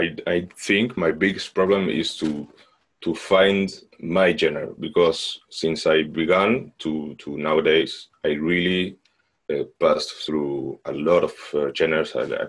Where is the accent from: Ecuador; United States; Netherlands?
Netherlands; I grew up in the Netherlands. I'm from the Netherlands, and my mother is from Argentina.